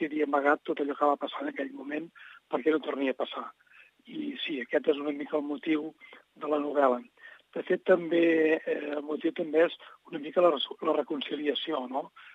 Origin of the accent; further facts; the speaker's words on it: Calonge, Catalonia, Spain; quan jo era petit, que vivia a Calonge, que és un barri de Puigdevell